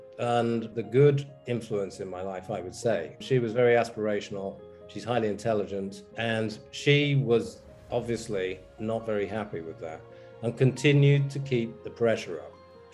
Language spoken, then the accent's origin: English; England, United Kingdom; I was brought up in England in a single parent family. We were Catholic to boot.